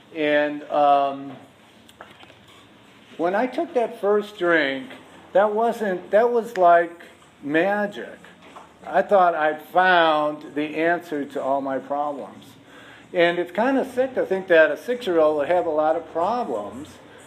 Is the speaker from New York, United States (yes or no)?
no; Chicago, Illinois, United States; born there; I was born in Chicago in 1956. So that makes me 60 years old. And I was in a large family, 10 kids.